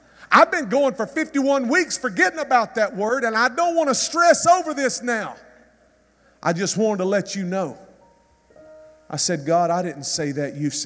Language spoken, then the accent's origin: English; Mississippi, United States; where I grew up in Mississippi, men would almost fight over what kind of truck they drove.